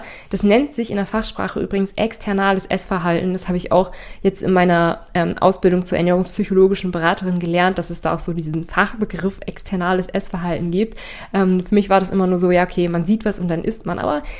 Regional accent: Northern Germany, Germany; Für mich als Norddeutsche, ich habe wirklich erst Kaiserschmarrn so kennengelernt, als ich so in diese ganze Foodblogging-Szene reingekommen bin, weil man bei uns oben einfach Pfannkuchen sagt

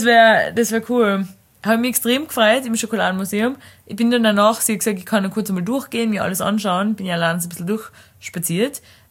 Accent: Carinthia, Austria; accent: Carinthian; sie ist unglaublicher Fan von meinem Kärntner Dialekt.

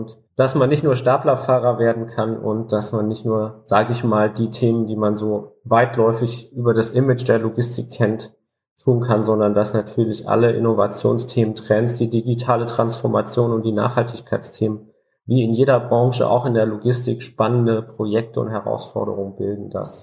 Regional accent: Northern Germany, Germany; weil wir als Norddeutsche, vielleicht gibt es das im Süden ähnlich, da auch einen gewissen Lokalpatriotismus gerne haben

